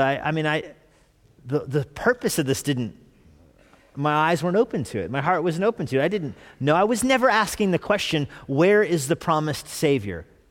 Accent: Albuquerque, New Mexico, United States; I was born in the United States, you know, grew up in Albuquerque, but I didn't grow up going to church.

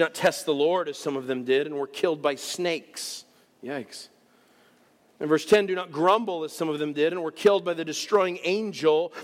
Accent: United States; Like I said, I'm American.

